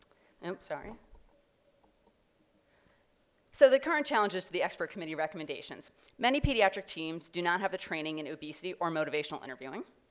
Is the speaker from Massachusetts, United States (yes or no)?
yes; Boston, Massachusetts, United States; And I'm from Boston. We have, I think, 4 hospital obesity clinics at 4 different children's hospitals because we're Boston.